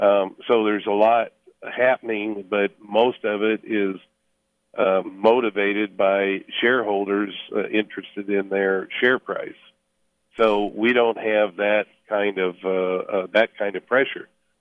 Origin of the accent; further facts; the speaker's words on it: Indiana, United States; plus I'm from Indiana originally